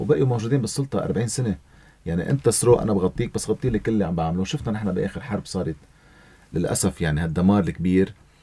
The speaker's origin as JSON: {"language": "Arabic", "country": "Syria", "said": "هذا شيء مشترك نحن وياه هون، يعني كسوريين"}